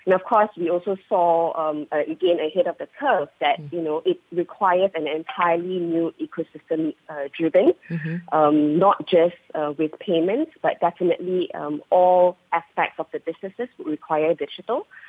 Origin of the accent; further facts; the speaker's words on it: Malaysia; I'm a Malaysian, born and bred here.